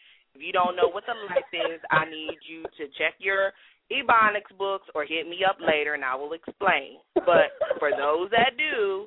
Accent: Maryland, United States; And, you know, we're from Maryland, and she's from the East Coast.

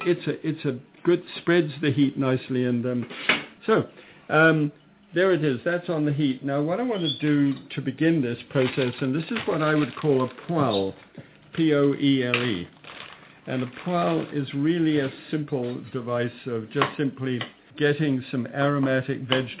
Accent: Scotland, United Kingdom; since I'm a Scot, you just simply unwrap it carefully and use it again.

